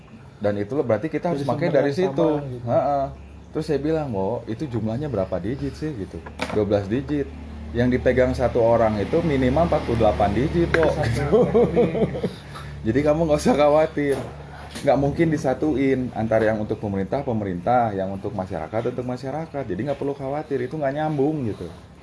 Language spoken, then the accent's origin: Indonesian; Papua, Indonesia; Saya tuh kan lahir di Papua. Bukan lahir, besar di Papua.